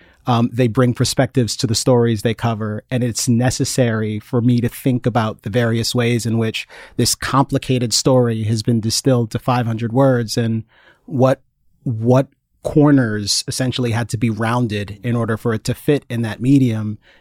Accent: Washington, District of Columbia, United States; I grew up in Washington, D.C., in and around there. Mm-hmm. So, you know, Maryland, Virginia, close enough to the city, you call it all D.C. My family's from Jamaica, so I'm first generation American

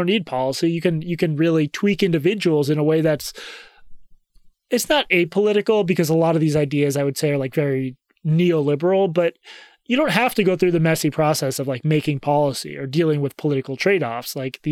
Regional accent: Massachusetts, United States; I come from an upper middle class upbringing outside Boston

